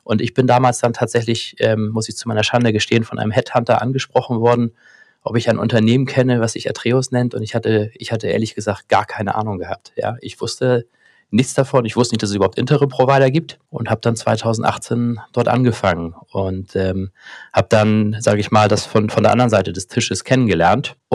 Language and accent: German; Hamburg, Germany; born there; Ja, also wie gesagt, ich bin gebürtiger Hamburger.